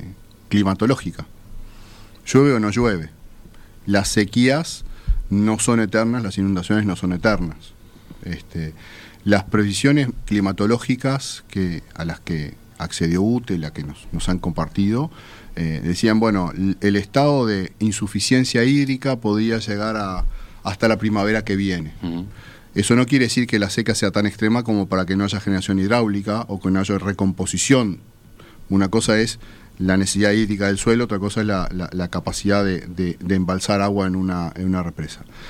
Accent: Uruguay; En realidad, como uruguayo uno dice

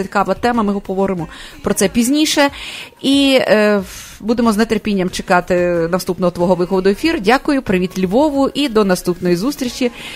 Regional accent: Lviv, Lviv Oblast, Ukraine; Ну, може, тому що я львів'янка, я завжди маю такий особливий сентимент.

